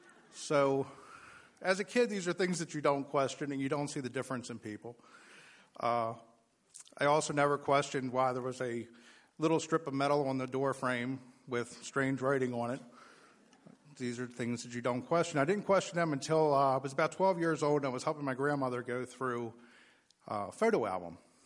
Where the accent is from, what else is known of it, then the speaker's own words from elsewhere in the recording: Dundalk, Maryland, United States; I grew up in Dundalk, as Ms. Wexler said, in the shadows of the Sparrows Point Steel Mill, in neighborhoods that are named after Catholic saints